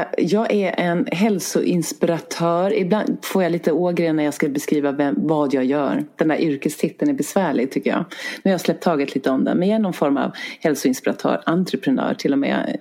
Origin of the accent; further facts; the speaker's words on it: Oxelösund, Södermanland, Sweden; also born or lived in Stockholm; Jag känner mig som en stadsbo många gånger. Bodde i Stockholm i många år men är uppvuxen vid Oxelösund som är en kuststad. Men nu bor jag här uppe med min familj och nu är jag jätteglad att jag bor här uppe.